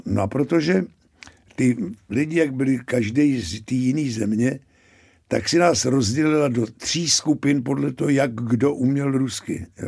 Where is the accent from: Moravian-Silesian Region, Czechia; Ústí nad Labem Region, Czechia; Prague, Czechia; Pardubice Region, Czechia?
Prague, Czechia; já jsem se s Luďkem Sobotou seznámil od malička, protože jsme oba ze Žižkova